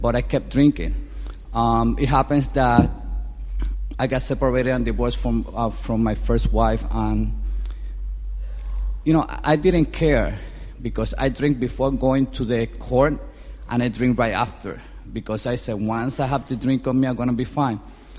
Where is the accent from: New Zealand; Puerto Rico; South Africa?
Puerto Rico; born there; And by the way, I was born in Puerto Rico.